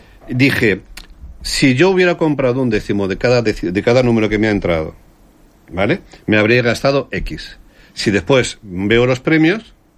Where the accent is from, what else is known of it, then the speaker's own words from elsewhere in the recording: Madrid, Community of Madrid, Spain; also born or lived in Brazil; Somos de Madrid y mi padre siempre quiso vivir en Benidorm.